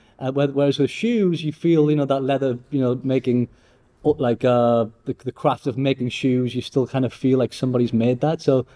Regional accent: Newcastle, North East England, United Kingdom; I remember growing up in Newcastle, you know, in the late 80s, early 90s

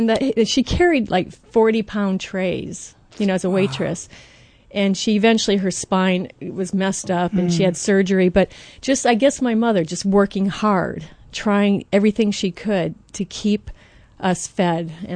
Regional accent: Michigan, United States; also born or lived in California; Well, actually, we grew up in many places. Every 6 months, we moved from Michigan to California, usually.

